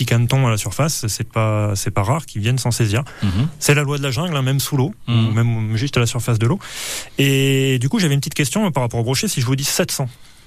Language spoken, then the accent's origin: French; Nouvelle-Aquitaine, France; Alors chez nous en Limousin, déjà quand on passe les 1m20, 1m25, on est déjà sur des poissons de très très grosse taille.